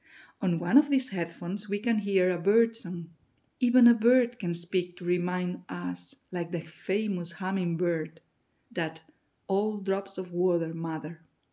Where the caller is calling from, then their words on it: Barcelona, Catalonia, Spain; English is a second language; I am speaking from Barcelona, Catalonia.